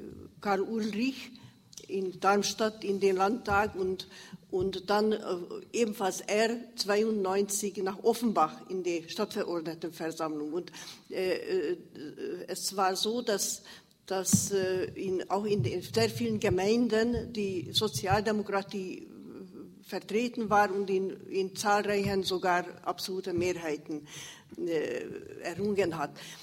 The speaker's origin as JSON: {"language": "German", "country": "Hungary", "second_language": "German", "moved": "yes", "lives_now": "Germany", "said": "also ich bin eigentlich Ungarin geboren, das werden Sie an meinem harten Akzent immer wieder hören, lebe aber seit 1974 in der Bundesrepublik"}